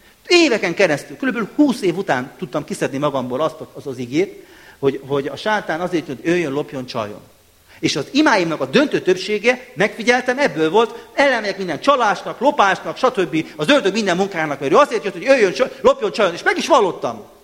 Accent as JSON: {"language": "Hungarian", "region": "Budapest", "country": "Hungary", "tie": "born or raised there", "said": "Itt nevelkedtem az egyháza Budapesten."}